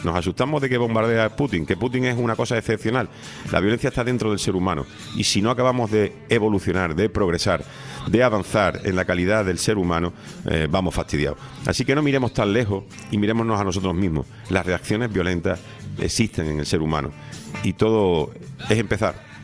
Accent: Seville, Andalusia, Spain; En la ciudad de Sevilla, de la que yo soy nativo, donde yo nací

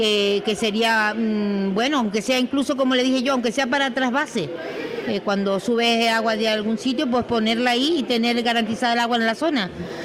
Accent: El Hierro, Canary Islands, Spain; Yo soy de origen de la Isla del Hierro.

